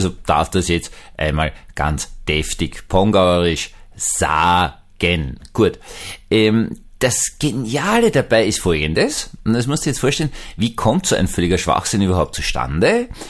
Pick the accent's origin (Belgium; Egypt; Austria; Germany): Austria; Weiß nicht genau, bin ja Österreicher